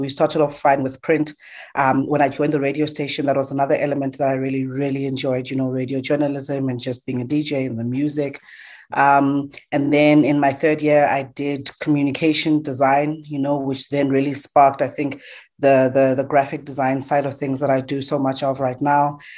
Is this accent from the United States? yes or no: no; Soweto, Gauteng, South Africa; born there; I was born in … recently married last year. And I'm born in Diepkloof, Soweto. And I think generally born to a very creative family.